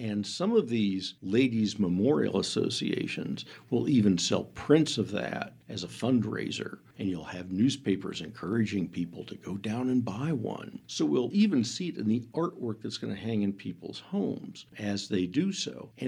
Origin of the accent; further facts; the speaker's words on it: Columbus, Ohio, United States; there's one in my hometown of Columbus, Ohio. Now, you wouldn't think Central Ohio would be a hotbed of the Confederacy, and it's not.